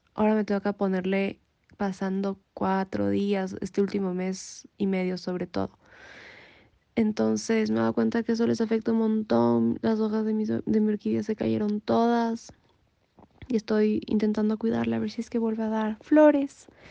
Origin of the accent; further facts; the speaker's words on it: Ecuador; soy de Ecuador